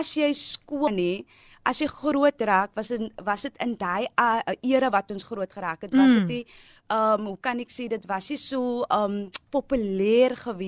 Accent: Strand, Western Cape, South Africa; Strand sekondêre skool gewees waar ek hoërskool gegaan het. En ek is gebore in die Strand. Ek het groot geraak in die Strand. En ja, daai is my huis.

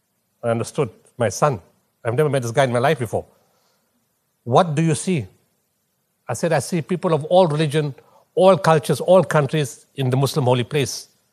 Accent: Potchefstroom, North West, South Africa; also born or lived in Durban; I'm from Potchefstroom. My neighbors are Afrikaners. And in 1986, I moved from Durban to Maritzburg.

